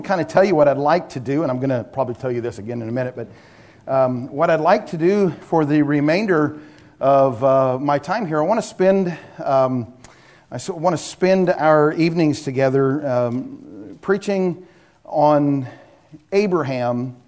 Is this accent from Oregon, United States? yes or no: yes; Oregon, United States; So I was from Oregon, and he pastored in Washington